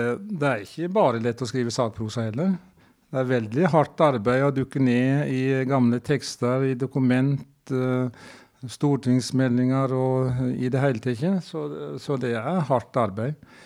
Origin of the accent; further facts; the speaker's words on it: Vinje, Telemark, Norway; Men jeg har en sterk leseropplevelse fra oppveksten i Vinje.